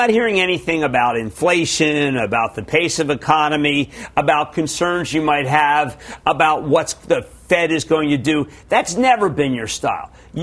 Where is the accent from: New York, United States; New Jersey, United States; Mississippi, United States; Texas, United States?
New Jersey, United States; John in my home state, New Jersey.